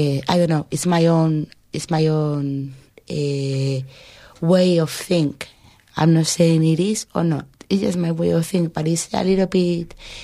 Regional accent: Galicia, Spain; I'm somehow neutral because I'm from Galicia, that I'm not even Spanish or Catalonian.

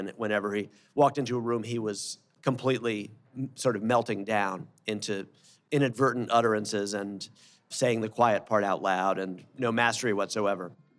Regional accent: New York City, New York, United States; growing up in New York, in Outer Borough, New York, in neighborhoods where there were generations of immigrants, including some very new ones

